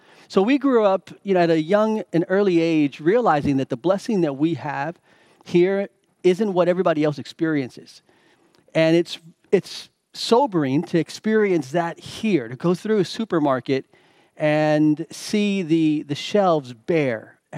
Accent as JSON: {"language": "English", "town": "Miami", "region": "Florida", "country": "United States", "tie": "born or raised there", "said": "growing up in Miami, we had hurricanes, and Hurricane Andrew, if you remember in 1992, those who remember that, devastated South Florida."}